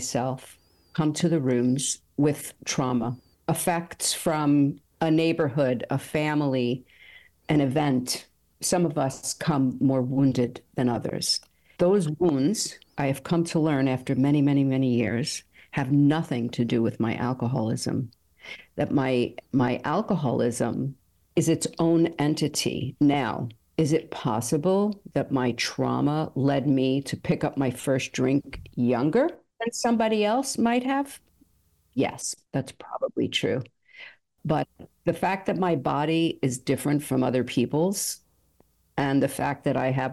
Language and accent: English; Bronx, New York, United States; I grew up in the South Bronx in a very violent time, in a very scary neighborhood.